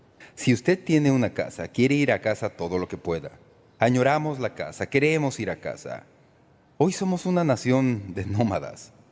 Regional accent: Toledo, Ohio, United States; born there; now in El Cajon, United States; Empezando con la casa en que mis padres vivían cuando yo nací, en Toledo, Ohio, a mi vivienda presente, en El Cajón, California.

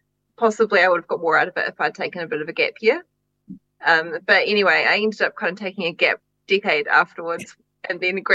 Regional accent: Christchurch, Canterbury, New Zealand; I started writing plays, and I grew up in Christchurch

